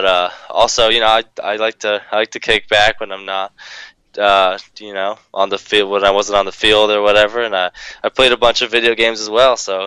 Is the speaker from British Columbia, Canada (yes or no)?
yes; British Columbia, Canada; So I grew up where I'm currently living, which is just outside of Vancouver, in BC, Canada.